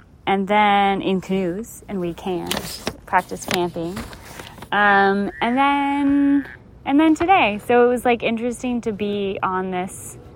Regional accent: New York, United States; I'm from New York and Rachel's from Atlanta or from Macon in Georgia.

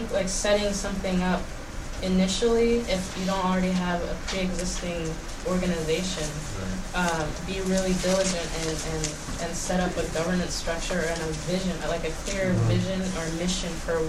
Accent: Ethiopia; I'm from Ethiopia, and growing up when I was little, like, all we ever, like, we had a shortwave radio

